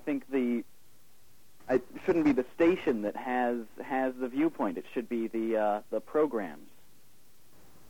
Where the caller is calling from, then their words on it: New York City, New York, United States; Yeah, I'm calling from New York City.